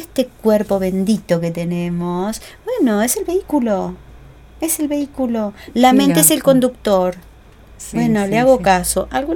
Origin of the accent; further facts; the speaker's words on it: Uruguay; como uruguaya